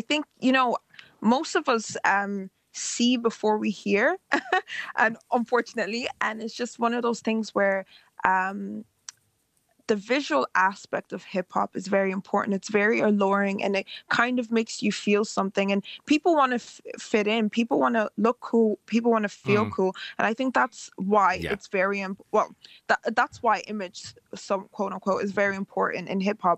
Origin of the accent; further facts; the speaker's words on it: Côte d’Ivoire; I also throw in French because I'm from Ivory Coast. My parents speak French.